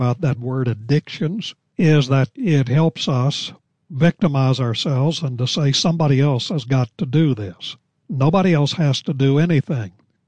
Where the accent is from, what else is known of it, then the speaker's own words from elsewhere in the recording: Fayetteville, West Virginia, United States; When I was a youngster growing up in Fayetteville, West Virginia, we had about an acre of ground.